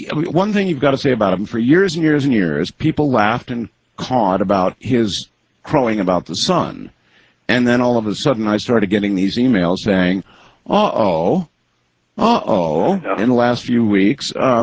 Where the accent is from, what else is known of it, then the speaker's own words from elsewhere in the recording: Northeast, United States; And I'm originally from the Northeast, too.